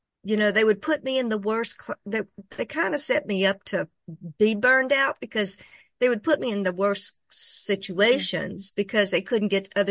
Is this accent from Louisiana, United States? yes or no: yes; Monroe, Louisiana, United States; I grew up in Monroe, but my mother's family, this is based largely on my mother's side of the family.